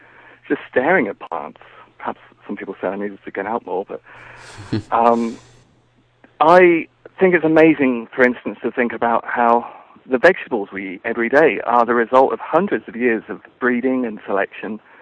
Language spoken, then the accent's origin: English; Midlands, United Kingdom; I grew up in Britain, and I'm just a typical supermarket kid from the 70s, really. And I grew up in a typical housing estate in the Midlands